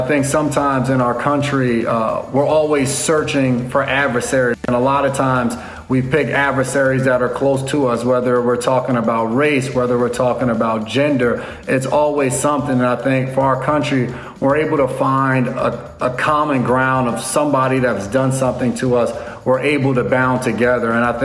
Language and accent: English; New York, United States; also born or lived in New Jersey; just growing up in New York area, New York, New Jersey area